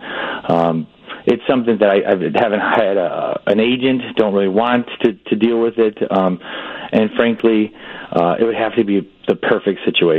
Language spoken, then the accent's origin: English; Illinois, United States; I'm originally from the South Suburbs, moved to Chicago when I was playing in the NFL